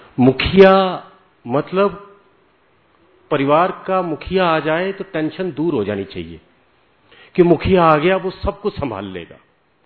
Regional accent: Delhi, India; आपको पता है मैं दिल्ली से हूं

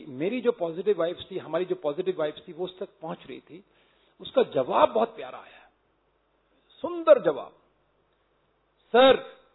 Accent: Agra, Uttar Pradesh, India; मैंने कहा दोस्त मैं आगरा का रहने वाला हूं

